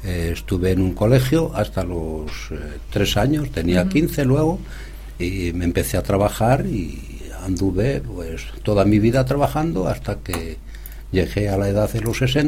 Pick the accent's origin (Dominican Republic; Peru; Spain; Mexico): Spain; now in Belgium; yo llevo sangre española y aunque tenga unos documentos belgas, yo soy español siempre.